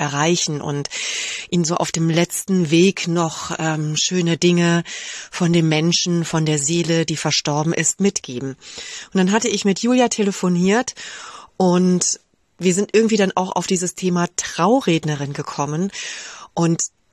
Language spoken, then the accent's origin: German; Rhineland, Germany; now in Munich, Germany; ich lebe in München. Ursprünglich komme ich eigentlich aus dem Rheinland, bin dann über den Norden runter in den Süden gewandert und lebe nun hier.